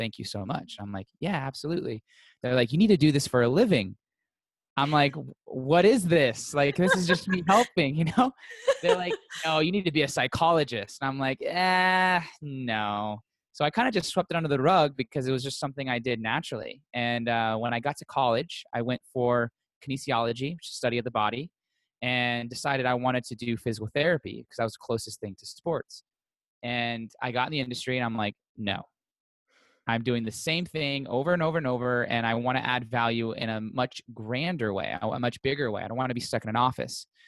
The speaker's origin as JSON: {"language": "English", "town": "Las Vegas", "region": "Nevada", "country": "United States", "tie": "born or raised there", "said": "I grew up in Las Vegas, born and raised"}